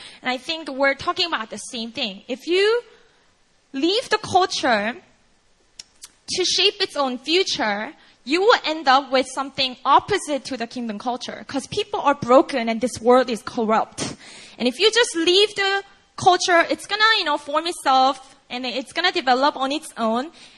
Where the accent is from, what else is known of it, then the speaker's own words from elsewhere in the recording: Busan, South Korea; English is a second language; moved away as an adult; I grew up in Korea. I was born and raised here. I grew up in a city called Busan. It's a poor city down in the south. It's rather traditional. It's more rough around the edges, and that's my background. And I never left Korea until I was 20.